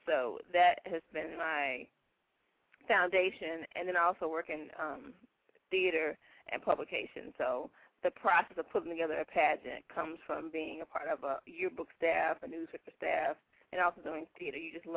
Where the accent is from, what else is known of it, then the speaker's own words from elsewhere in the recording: Macon, Georgia, United States; I'm from Macon, Georgia.